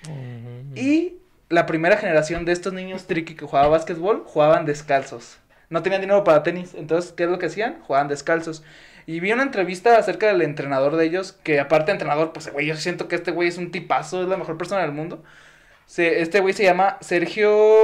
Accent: Mexico; Pero como mexicano, hasta la última hora, güey.

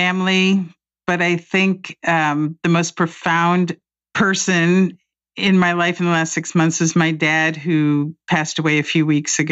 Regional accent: Indianapolis, Indiana, United States; I grew up in Indianapolis on a very conservative side of town, and my parents were the only Democrats in their polling district

